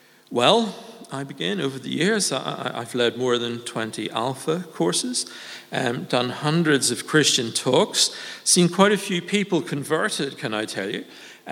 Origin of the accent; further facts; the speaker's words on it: Northern Ireland, United Kingdom; I grew up in Northern Ireland throughout the Troubles, where bombs exploded left, right, and center.